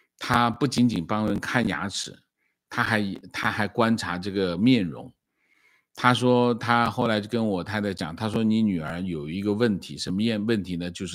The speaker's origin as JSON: {"language": "Chinese", "country": "China", "tie": "born or raised there", "lives_now": "United States", "said": "我在中国长大，记忆里只有两次被妈妈轻轻的打了两下"}